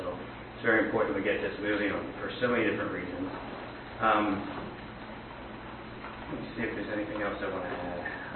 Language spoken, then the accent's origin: English; Hershey, Pennsylvania, United States; I grew up in Hershey. The current plaza was a part of my youth. I grew up in a home with a single mother who worked, and that's where I spent my summer.